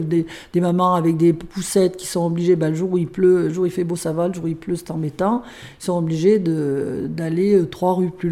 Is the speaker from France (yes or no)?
yes; Fontaine, France; je suis née 5 rue de Paris à Fontaine et j'ai 63 ans et j'ai quitté Fontaine 7 ans dans toute ma vie. Voilà, j'y suis revenue il y a bon nombre d'années.